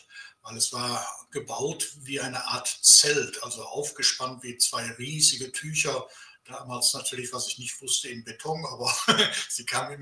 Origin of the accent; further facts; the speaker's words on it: Essen, North Rhine-Westphalia, Germany; ich bin als Kind in Essen groß geworden